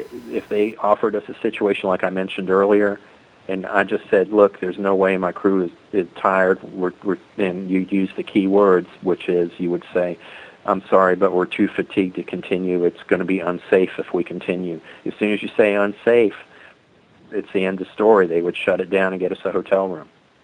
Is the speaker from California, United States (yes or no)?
no; Georgia, United States; means you're leaving your hometown. In my case, I'm pretty close to Atlanta, but I was still leaving my hometown